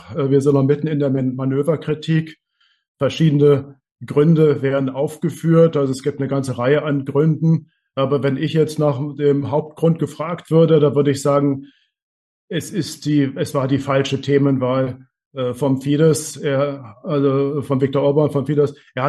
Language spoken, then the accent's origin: German; Hungary; Permanent muss man sich als Ungar da schräg angucken lassen.